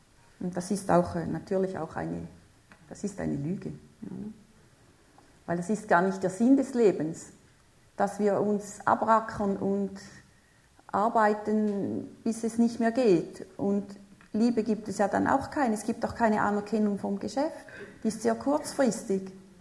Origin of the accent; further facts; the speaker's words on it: Gossau, St. Gallen, Switzerland; in Gossau bin ich aufgewachsen, St. Gallen.